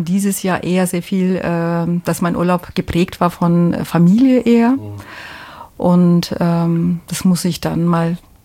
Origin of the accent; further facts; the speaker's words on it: Nuremberg, Bavaria, Germany; Ich bin Fränkin.